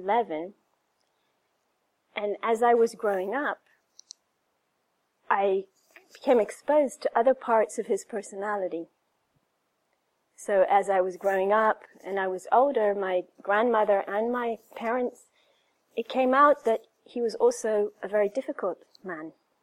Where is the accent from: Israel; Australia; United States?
Israel; how growing up in Israel inspired her to support the Palestinian cause